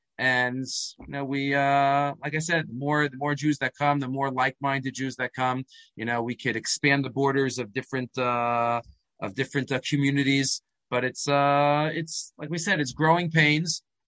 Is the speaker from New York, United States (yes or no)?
yes; Far Rockaway, New York, United States; moved away as an adult; now in Israel; even though I davened in a shtiebel growing up in Far Rockaway. But, you know, all of us, I was the fourth of the four children in my family to make aliyah